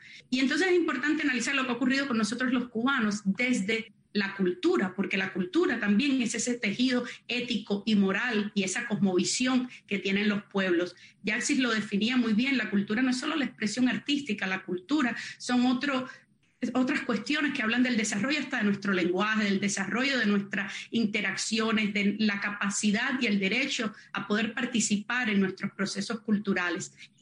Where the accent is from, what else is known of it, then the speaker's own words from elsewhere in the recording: Costa Rica; now in United States; lo que yo viví como refugiada política desde los 9 años en un país latinoamericano. Yo me crié en Costa Rica, una socialdemocracia, sin ejército.